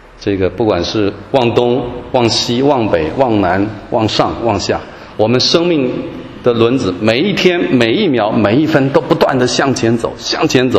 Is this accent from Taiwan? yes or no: yes; Taiwan; 我从台湾来常常喜欢看这个国内中国大陆的这个电影啊，我们台湾来的人对这个中文的使用啊有时候会有困难